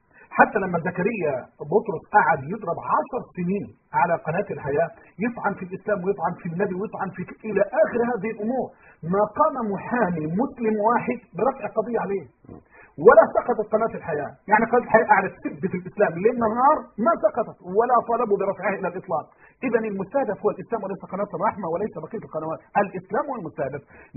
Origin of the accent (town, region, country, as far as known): Egypt